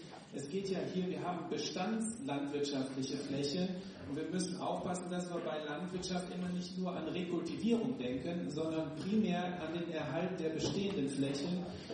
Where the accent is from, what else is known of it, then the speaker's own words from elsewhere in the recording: Holzweiler, North Rhine-Westphalia, Germany; Ich komme auch aus Holzweiler